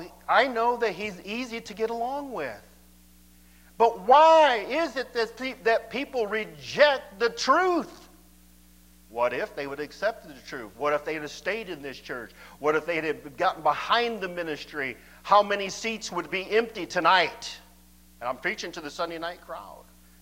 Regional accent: Hammond, Indiana, United States; I grew up over here in Hammond, Indiana.

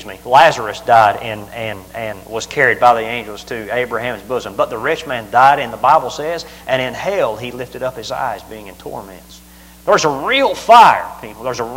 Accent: Southern United States, United States; Like I said, I'm from the South.

